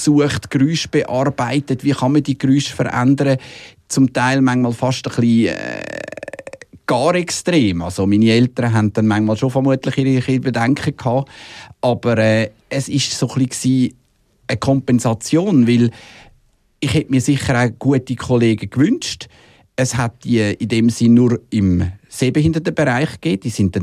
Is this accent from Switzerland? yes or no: yes; Winterthur, Zurich, Switzerland; ich bin in Winterthur aufgewachsen, die ersten 7 Jahre.